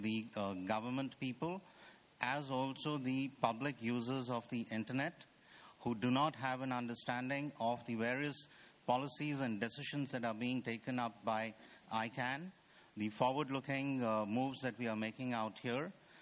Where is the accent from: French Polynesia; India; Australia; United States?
India; I'm from India.